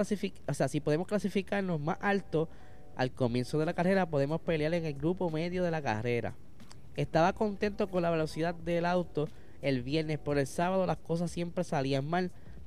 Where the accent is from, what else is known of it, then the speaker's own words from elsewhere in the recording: Puerto Rico; gente como nosotros, boricuas